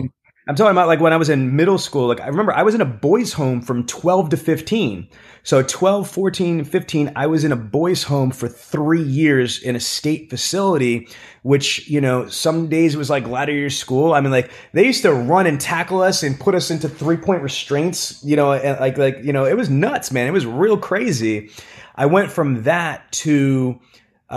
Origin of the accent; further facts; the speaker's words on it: New York City, New York, United States; So I grew up in Queens, in Brooklyn, New York. Violence, poverty, neglect, mental craziness from my parents, and tortured.